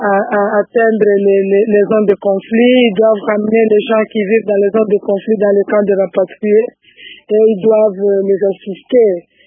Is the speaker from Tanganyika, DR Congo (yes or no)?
yes; Kalemie, Tanganyika, DR Congo; parce que présentement, je me trouve chez moi à Kalemie en vacances parlementaires.